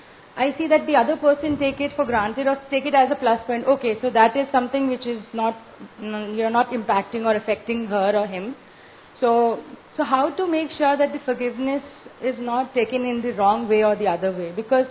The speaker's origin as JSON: {"language": "English", "town": "Bangalore", "region": "Karnataka", "country": "India", "said": "I'm from Bangalore."}